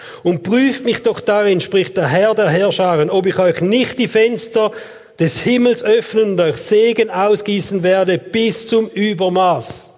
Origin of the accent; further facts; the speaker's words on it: Switzerland; Vielleicht sind wir da erblich vorbelastet als Schweizer, oder?